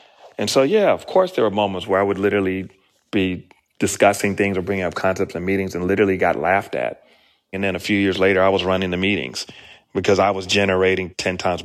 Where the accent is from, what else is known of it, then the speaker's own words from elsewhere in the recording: Decatur, Georgia, United States; Growing up in Decatur, Georgia, in a middle-class family, I just didn't know what an entertainment lawyer did.